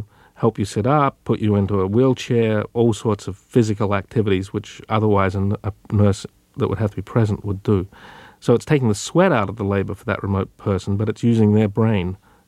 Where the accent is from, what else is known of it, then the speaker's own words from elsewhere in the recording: Adelaide, South Australia, Australia; I grew up in Adelaide, South Australia, which was fairly remote technologically from the rest of the world.